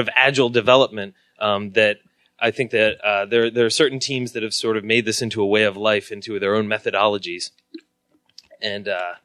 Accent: Philadelphia, Pennsylvania, United States; And I come from Philadelphia, but I have Italian roots in Sicily, which is really the old country.

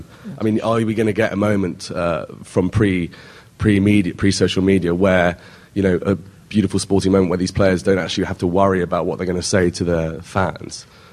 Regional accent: London, United Kingdom

